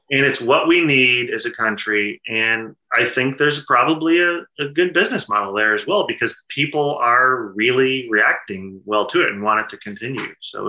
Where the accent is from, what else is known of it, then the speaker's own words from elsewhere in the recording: Ohio, United States; And I grew up in Northern Ohio. We never lost power that I can remember